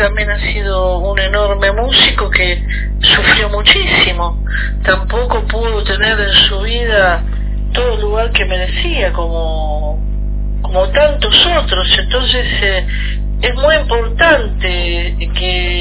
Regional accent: Argentina; No hablo solamente como argentinos, también en latinoamericano, digo, ¿no? Como América del Sur.

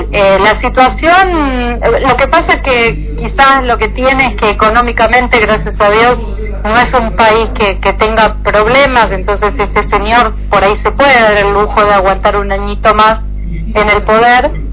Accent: Argentina; now in Israel; yo como argentina, por ejemplo, si yo quiero ir en estos momentos a España, yo no puedo ir con mi pasaporte israelí.

